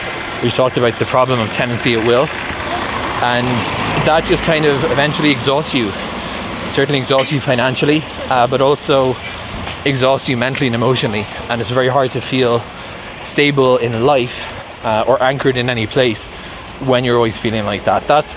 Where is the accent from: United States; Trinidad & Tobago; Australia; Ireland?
Ireland; Where I grew up in Ireland, we have a system whereby you have elected representatives with constituencies